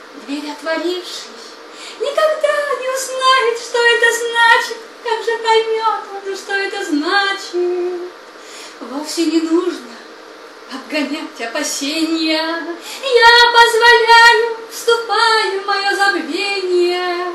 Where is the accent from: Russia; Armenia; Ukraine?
Armenia; Yerevan; also born or lived in Stepanakert; Я родилась в Степанакерте, хотя жила в Ереване.